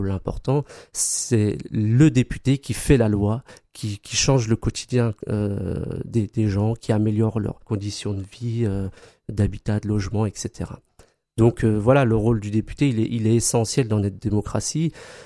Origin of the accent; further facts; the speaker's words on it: Remiremont, Grand Est, France; now in Nancy, France; j'ai vécu dans les Vosges toute ma scolarité. Je suis né à Remiremont et je vis à Nancy donc depuis 2000, là où je suis arrivé donc pour faire mes études au campus AES.